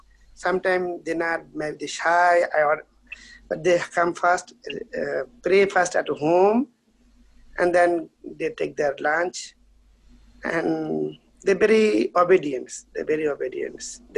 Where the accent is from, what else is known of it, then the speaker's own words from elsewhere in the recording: Kolkata, West Bengal, India; first language Bengali; English is a second language; Is my mother tongue is Bengali. Because I'm born in the eastern part of the India, in Calcutta. And so my home and my the whole the state, they speak Bengali.